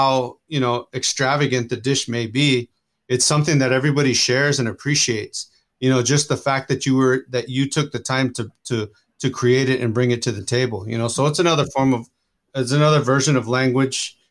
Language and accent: English; California, United States; You know, growing up in California, you're really exposed to that, you know, and so I kind of grew up with that, especially my dad he grew up in the Southwest